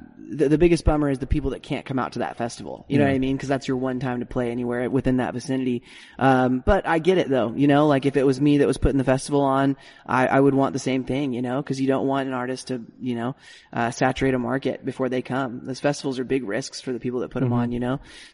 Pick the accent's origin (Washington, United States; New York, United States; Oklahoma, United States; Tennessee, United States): Washington, United States; Spokane; also born or lived in Seattle / Dallas / Atlanta; growing up in Spokane, and we also lived in Seattle as well, we were just really used to the weather